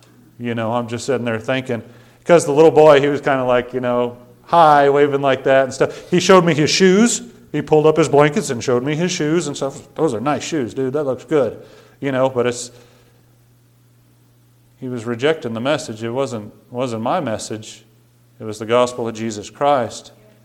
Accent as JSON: {"language": "English", "country": "United States", "said": "I'm an American, you're an American, we both have liberty, we both have freedom."}